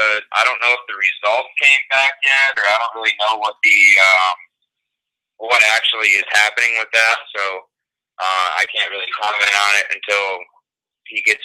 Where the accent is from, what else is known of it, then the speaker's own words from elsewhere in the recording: Ohio, United States; I've known Cody since he was about 13 years old. We're both from Ohio.